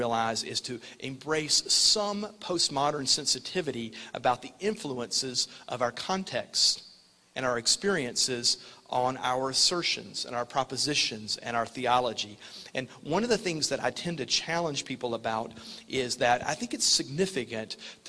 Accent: the South, United States; And of course, as a Southerner, this is like a 6-inch putt, because in every pulpit in my town, segregation was defended until the late 60s to early 70s

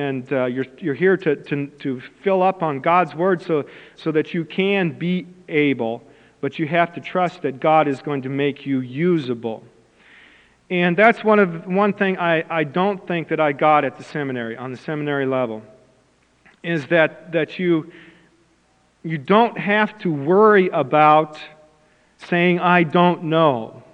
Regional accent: Missouri, United States; I grew up in Missouri. I served in Kansas, and it was very frightening for me to be in a cross-cultural situation

